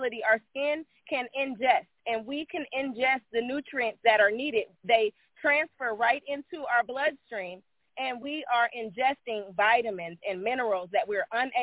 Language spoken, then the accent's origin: English; Midwest, United States; I was raised in the Midwest.